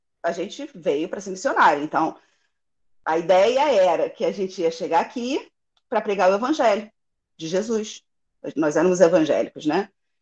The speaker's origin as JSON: {"language": "Portuguese", "country": "Brazil", "also_born_or_lived": "Germany", "lives_now": "Portugal", "said": "eu sou brasileira. Na verdade, eu nasci na Alemanha por conta do contexto da vida do meu pai, profissional. Vim para Portugal há 8 anos. Vai fazer 8 anos agora, no final do ano."}